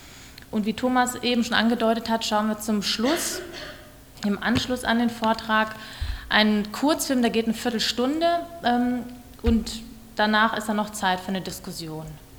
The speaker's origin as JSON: {"language": "German", "town": "Halle", "region": "North Rhine-Westphalia", "country": "Germany", "said": "Ich komme selber aus Halle-Westfalen. Ich weiß nicht, ob ihr das kennt, das ist in der Nähe von Bielefeld."}